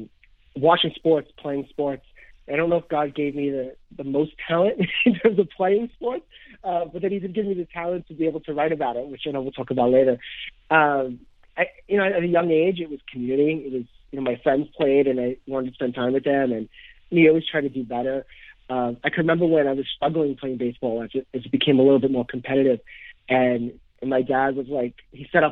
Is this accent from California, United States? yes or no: no; Queens, New York, United States; I am. So I grew up in Queens, New York my whole life. I moved a couple years ago out to Long Island. I grew up in Ozone Park, Queens.